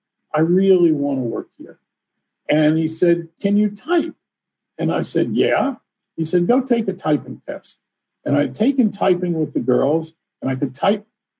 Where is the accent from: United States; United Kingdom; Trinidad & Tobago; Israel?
United States; Washington, District of Columbia; So part of the book is also about my growing up in Jim Crow Washington. I went to segregated public schools, legally segregated public schools in the capital of the United States.